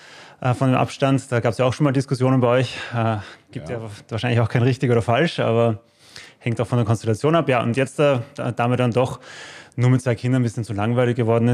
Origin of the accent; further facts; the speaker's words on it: Tyrol, Austria; Also er war wirklich total entsetzt, wie man als Tirolerin in Wien ein Kind zur Welt bekommt.